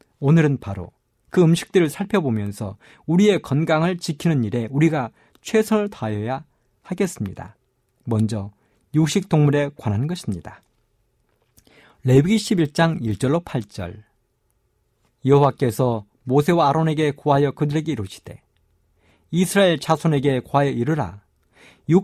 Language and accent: Korean; South Korea; 어릴 적 저는 섬진강가에 살면서 여름이면 꽤 많은 고기들을 잡았습니다.